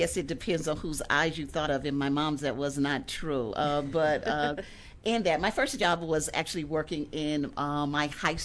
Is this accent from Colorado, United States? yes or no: no; St. Louis, Missouri, United States; So I grew up in St. Louis, Missouri, in a very connected home, very loving family, and with that had three brothers in that process.